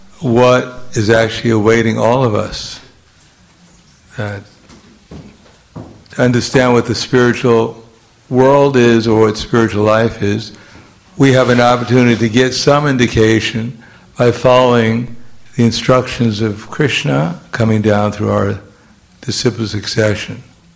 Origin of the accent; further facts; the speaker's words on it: United States; I was brought up in America, and with everything that entails, especially wherever I came from.